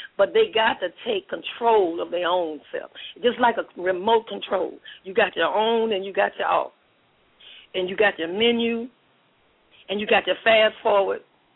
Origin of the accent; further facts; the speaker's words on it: the South, United States; Excuse me, I know I'm from the South, and it ain't, but I know that's not the correct English